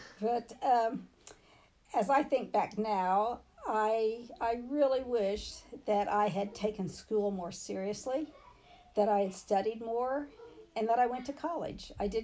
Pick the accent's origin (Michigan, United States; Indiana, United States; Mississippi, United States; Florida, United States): Indiana, United States; Carthage; Okay, I grew up in Carthage, Indiana, which is a small town